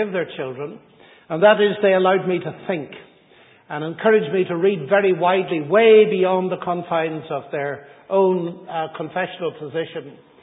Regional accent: Northern Ireland, United Kingdom; I come from Northern Ireland, which is one of my problems, and I arrived in Cambridge in the middle of the last century a long time ago and found that my Irish heritage

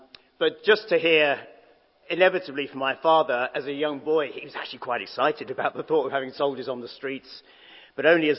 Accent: Jersey; I come from Jersey in the Channel Islands

